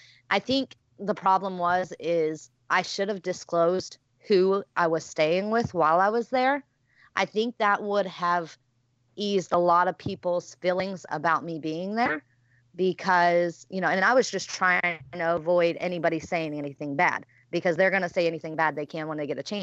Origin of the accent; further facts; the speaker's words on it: North Carolina, United States; I grew up in North Carolina.